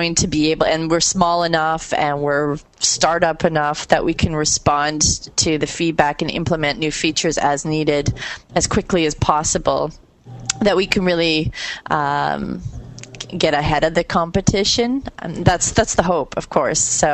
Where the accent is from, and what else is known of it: Toronto, Ontario, Canada